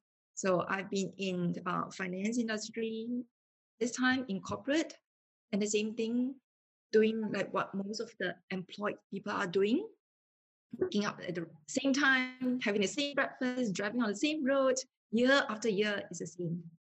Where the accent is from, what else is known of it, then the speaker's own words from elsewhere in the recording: Singapore; I'm from Singapore. All the while, born and bred in Singapore. The only time that I'm out of the country is when I'm studying overseas in Sydney. So that was in university.